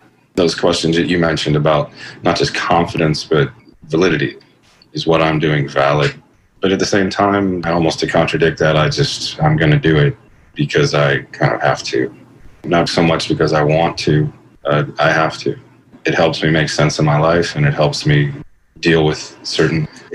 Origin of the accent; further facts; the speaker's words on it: San Antonio, Texas, United States; He was born and raised there in San Antonio, my hometown in Texas